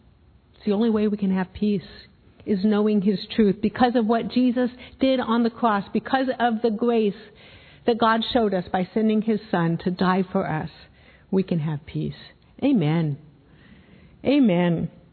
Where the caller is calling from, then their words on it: Colorado, United States; But I come to you from Colorado.